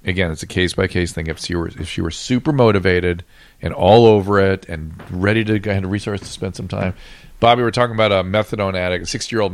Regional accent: Baltimore, Maryland, United States; We are from Baltimore, so she knows people.

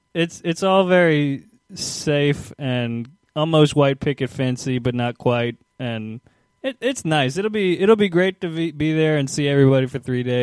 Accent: Virginia, United States; Yeah, and my hometown is not as southern feeling as your hometown, but it is Virginia, and it is a very different environment than here.

